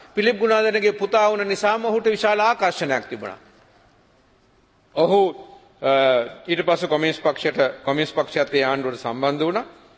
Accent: Kandy, Central Province, Sri Lanka; මහනුවර උඩිස්පත්තුවේ තමයි මගේ උපන් ගම, හැදිවැටුණු ගම.

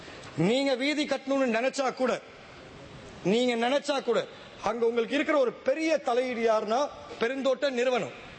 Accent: Sri Lanka; நாங்களும் இலங்கையர்கள் தான்.

